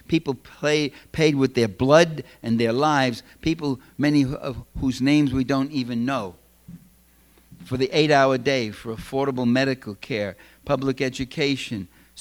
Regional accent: New York City, New York, United States; I'm originally a New Yorker. You could probably guess just hearing me talk.

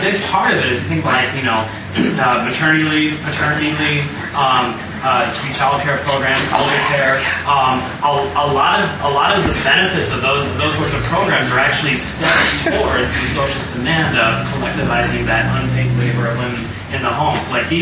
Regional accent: Los Angeles, California, United States; from Los Angeles as well.

